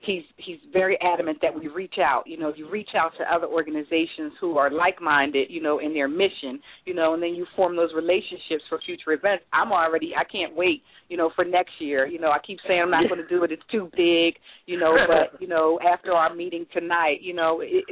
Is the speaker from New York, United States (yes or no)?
no; Philadelphia, Pennsylvania, United States; I'm from South Philadelphia.